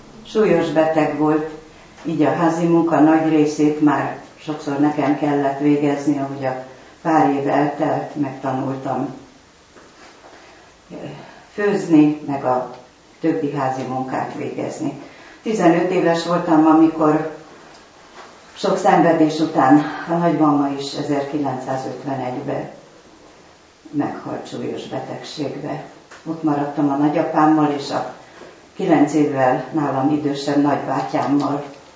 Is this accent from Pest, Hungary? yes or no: yes; Csobánka, Pest, Hungary; 83 éve élek itt Csobánkán, ebben a házban is születtem, és 6 éves voltam, amikor édesanyám fiatalon, 23 éves korában meghalt.